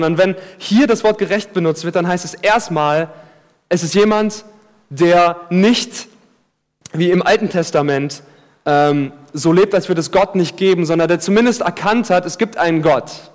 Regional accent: Giessen, Hesse, Germany; ich komme aus Gießen, das muss ich kurz erwähnen

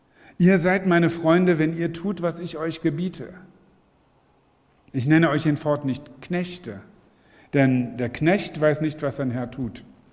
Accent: Lower Saxony, Germany; ich bin gebürtiger Niedersachse, da ist der Weinanbau noch nicht so fortgeschritten.

